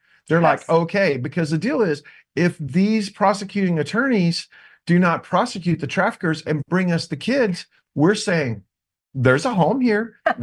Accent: Joshua, Texas, United States; I'm a yahoo from Joshua, Texas.

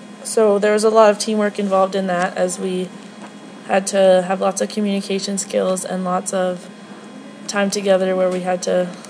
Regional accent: Whitecourt, Alberta, Canada; born there; now in Edmonton, Canada; I was born in Whitecourt, Alberta, but now I live in Edmonton. I go to school at the University of Alberta in the nutrition major program, as I plan on being a dietitian in the future. I'm 19 years old

